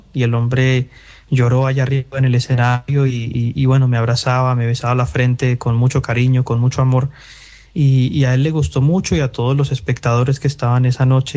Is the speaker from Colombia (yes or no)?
yes; Medellín, Antioquia, Colombia; Yo soy de Medellín, Colombia, tengo 26 años.